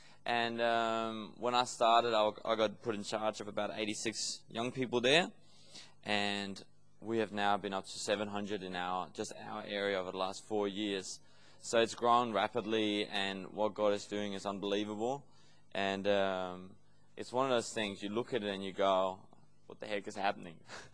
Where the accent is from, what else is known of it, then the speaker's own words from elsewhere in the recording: Denmark; The way I've experienced youth leadership is obviously from where I grew up in Denmark